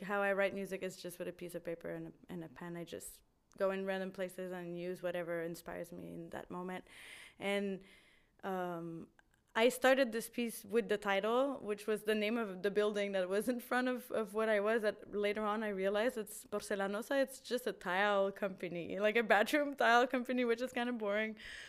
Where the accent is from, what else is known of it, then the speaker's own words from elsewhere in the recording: Montreal, Quebec, Canada; I'm from Montreal originally